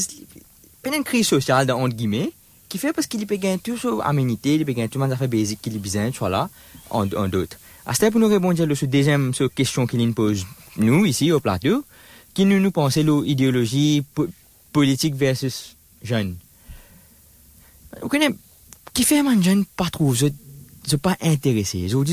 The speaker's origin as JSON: {"language": "French", "country": "India", "second_language": "French", "said": "Bon, mon écrivain dit que je viens d'India"}